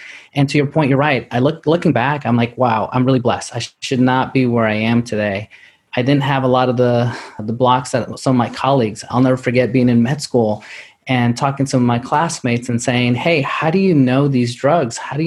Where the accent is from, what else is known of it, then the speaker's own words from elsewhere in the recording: New York City, New York, United States; I grew up in New York City, and my mom had me at age 16.